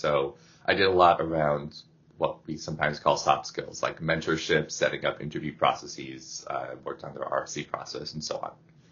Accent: New York, United States; also born or lived in Seattle; now in Philadelphia, United States; Well, rather, I'm from upstate New York, then I lived in New York, then in Seattle, but now I live in Pennsylvania, in Philadelphia.

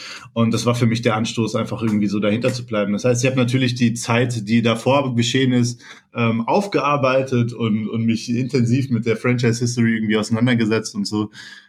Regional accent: Bochum, North Rhine-Westphalia, Germany; ich komme aus Bochum.

